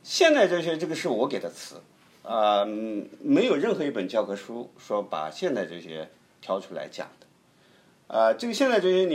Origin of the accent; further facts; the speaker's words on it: China; 那我们中国人在翻译的时候呢